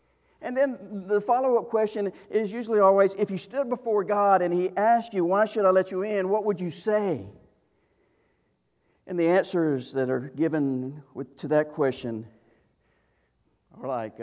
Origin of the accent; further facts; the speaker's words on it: the South, United States; but I will use it because I'm an American. I live in the South. I'm raised in the Bible Belt. It's just where I am.